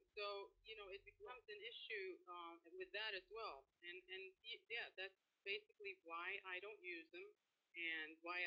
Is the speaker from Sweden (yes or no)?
yes; Sweden; now in Miami, United States; I grew up in Sweden, so I'm a little bit familiar with the weather over there, so I think we're a little better off here in Miami.